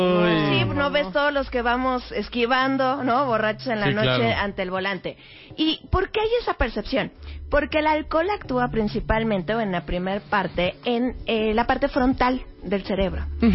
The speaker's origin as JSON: {"language": "Spanish", "country": "Mexico", "said": "somos mexicanos, nos encanta la fiesta"}